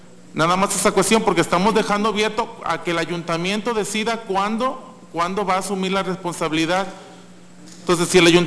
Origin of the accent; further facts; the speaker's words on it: San Blas, Nayarit, Mexico; yo soy del municipio de San Blas y de hecho mi domicilio es en la primera demarcación territorial